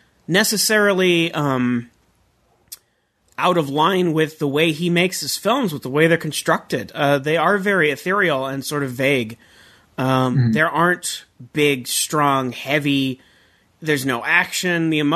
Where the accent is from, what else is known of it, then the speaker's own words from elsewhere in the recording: Arizona, United States; moved away as an adult; See, I grew up in Arizona, just west of Tucson, and I lived there for 23 years.